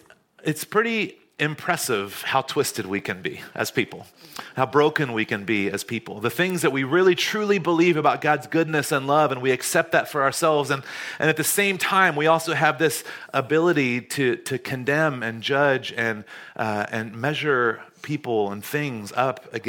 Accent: North Carolina, United States; I grew up in North Carolina, and this is a little bit judgy of me to say this

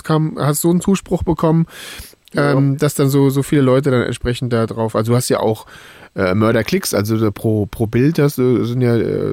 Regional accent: Wiesbaden, Hesse, Germany; Ansonsten kann ich kein Bayerisch. Ich bin ja aus Hessen, ich bin ja Wiesbadener.

